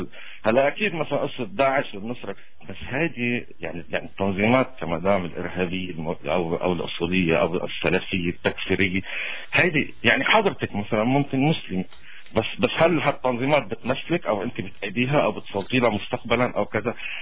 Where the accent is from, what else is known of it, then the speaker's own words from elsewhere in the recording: Lebanon; نحن كلبنانيين